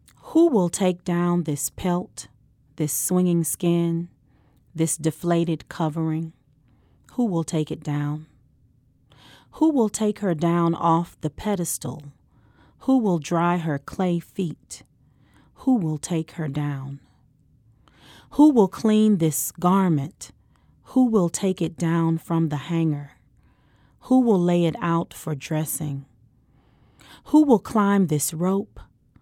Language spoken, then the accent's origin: English; Mississippi, United States; now in St. Louis, United States; I'm from Mississippi, and now I've taken the same trajectory up from Mississippi to St. Louis.